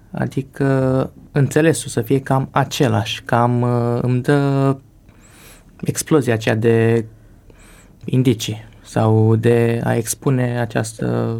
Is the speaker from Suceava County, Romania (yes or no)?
no; Dolj, Romania; sunt de lângă Craiova și sunt așa craioveanul iubit, cum s-ar spune.